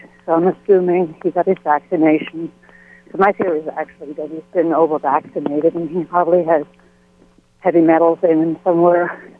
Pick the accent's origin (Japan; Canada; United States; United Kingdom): United States; Virginia; I'm from Virginia.